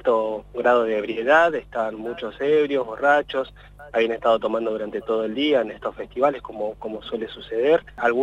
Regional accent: San Carlos de Bariloche, Río Negro, Argentina; now in El Bolsón, Argentina; Yo mismo soy de San Carlos de Bariloche, nacido en San Carlos de Bariloche, y en estos momentos he elegido Bolsón para vivir

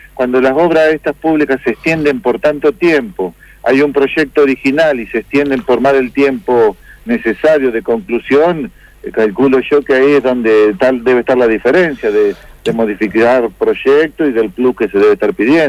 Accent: Viale, Entre Ríos, Argentina; 130 somos de Viale.

